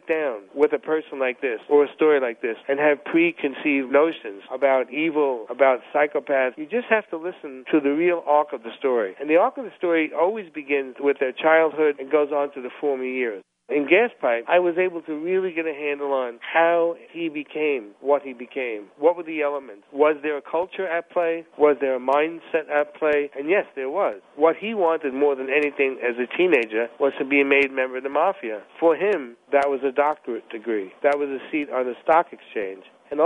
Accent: Bensonhurst, New York, United States; In growing up in Bensonhurst, I knew killers all my life.

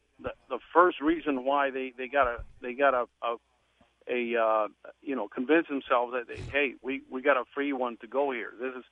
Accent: Mexico; now in United States; I came from Mexico, sir.

